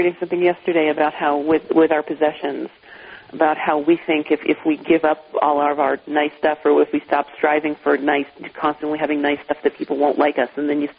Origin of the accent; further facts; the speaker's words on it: Colorado, United States; I mean, I was young still, and I'm just from Colorado, where I'm like, hi, want to be my friend?